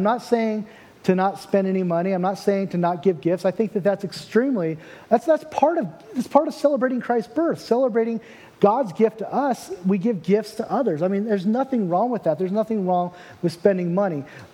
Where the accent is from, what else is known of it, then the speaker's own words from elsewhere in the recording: Portland, United States; I was from Portland, and in Portland, at least once a year, we get like 2 feet of snow